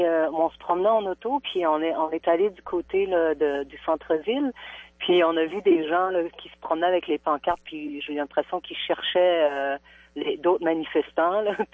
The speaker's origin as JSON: {"language": "French", "country": "Canada", "said": "Ben moi, comme j'ai pas voté, je suis canadienne"}